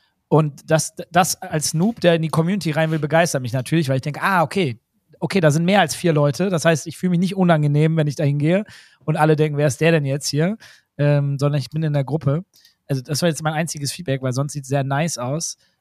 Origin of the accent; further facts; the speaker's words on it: Germany; Ich hoffe, wir als Deutsche, du hast das vorhin so schön gesagt, wir meckern immer über alles.